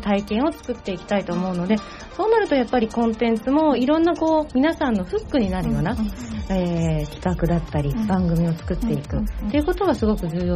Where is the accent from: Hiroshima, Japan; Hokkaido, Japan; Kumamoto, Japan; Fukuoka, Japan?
Hiroshima, Japan; まあ当時広島出身なので広島で就職をするかななんて思うと、やっぱそこではそういった仕事ってほとんどないので、